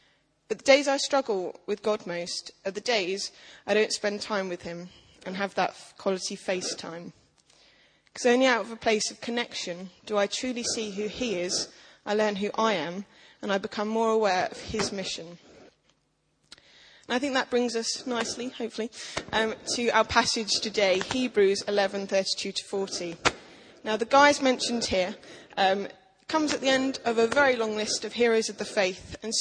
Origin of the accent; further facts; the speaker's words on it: East of England, United Kingdom; I'm from Essex, I use that as my excuse a lot, but it's okay.